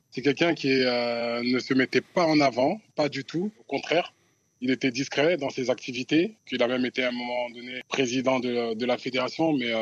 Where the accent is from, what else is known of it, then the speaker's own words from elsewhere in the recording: Mali; juste parce que je suis malien